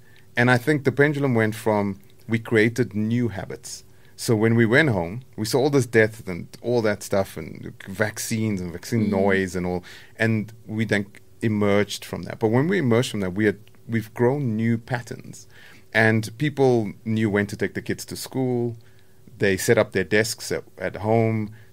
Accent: South Africa; You keep going as a South African.

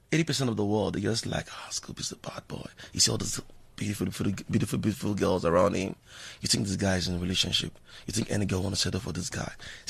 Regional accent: Nigeria; Because I'm a Nigerian, I want more.

